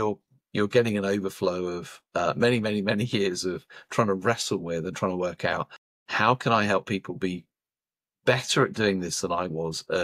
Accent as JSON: {"language": "English", "country": "United Kingdom", "said": "as a Brit"}